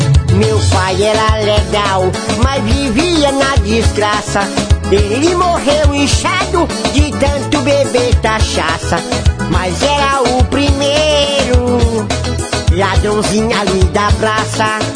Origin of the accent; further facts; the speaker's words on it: Fortaleza, Ceará, Brazil; born there; Nasci em Fortaleza, capital do Ceará.